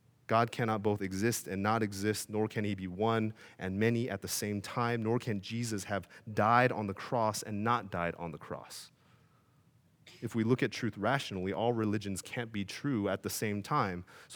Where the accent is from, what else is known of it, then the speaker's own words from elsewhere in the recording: United States; it's only because I was raised in America that I was Christian.